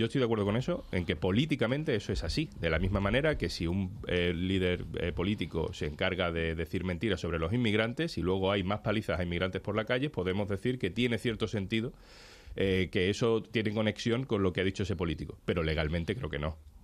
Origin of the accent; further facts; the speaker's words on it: Seville, Andalusia, Spain; Yo todo esto soy de Sevilla y antiindependentista